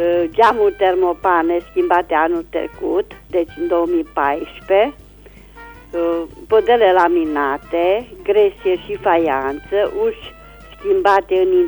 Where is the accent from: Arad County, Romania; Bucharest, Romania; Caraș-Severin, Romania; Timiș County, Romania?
Caraș-Severin, Romania; Reșița; sunt din Reșița și doresc să fac un anunț la dumneavoastră.